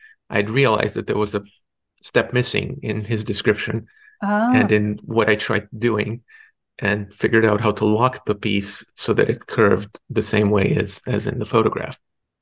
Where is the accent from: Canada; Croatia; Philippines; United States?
Croatia; So I grew up in Croatia and went to school there and finished my undergraduate degree in mathematics and computer science.